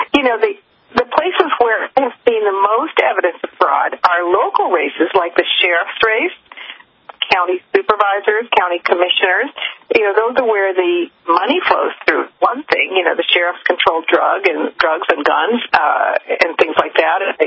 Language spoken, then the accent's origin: English; Washington, United States; Washington State, my home state, I get to hang out there for a little while.